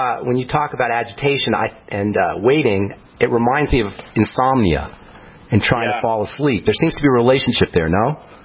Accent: Boulder, Colorado, United States; Okay, so now you're from Boulder, I'm from Boulder, you know, and this is kind of normal for us, right, talking this way.

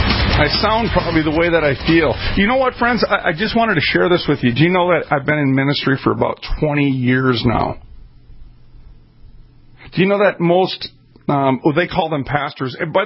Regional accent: Minneapolis, Minnesota, United States; I'm from North Minneapolis. I get it, right? You know, it's interesting. I was kind of raised up in the hood in North Minneapolis.

